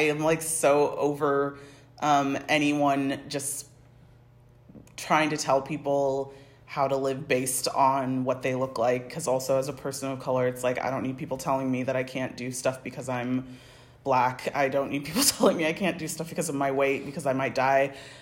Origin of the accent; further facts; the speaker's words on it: United States; accent: American; I'm from America, if you can tell from my accent. And I'm over here studying theater at the moment